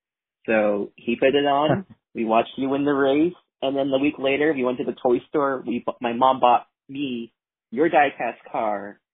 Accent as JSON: {"language": "English", "town": "Boston", "region": "Massachusetts", "country": "United States", "tie": "born or raised there", "said": "I grew up in Boston, so, I didn't have cable all the time"}